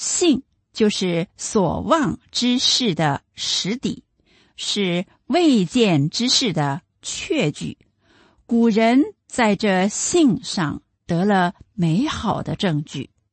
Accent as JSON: {"language": "Chinese", "country": "China", "said": "在我们中国人家庭中啊，老人呢有权威的"}